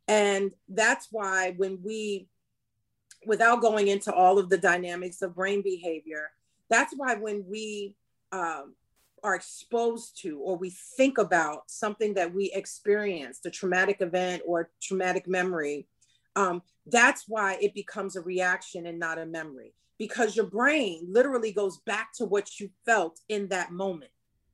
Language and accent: English; West Coast, United States; I mean, yes, Black and white, but, you know, I'm from the West Coast, you're from the East Coast.